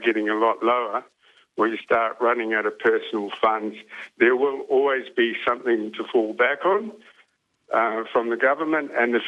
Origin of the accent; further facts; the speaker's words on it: New Zealand; moved away; We came from New Zealand.